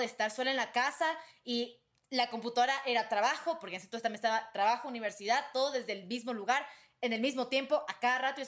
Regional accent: Venezuela; now in Mexico City, Mexico; tengo 22 años, soy de Venezuela, ya hace 8 años me vine a vivir aquí a México, estoy ahorita en la Ciudad de México

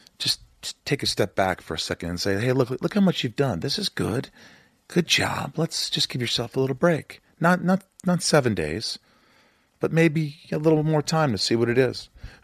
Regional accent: Indiana, United States; I'm from Indiana, so we knew scotch and Coke.

